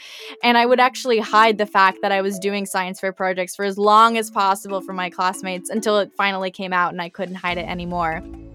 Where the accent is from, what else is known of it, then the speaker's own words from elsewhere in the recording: Canada; Well, I'm quite Canadian, so I do try and follow the rules most of the time.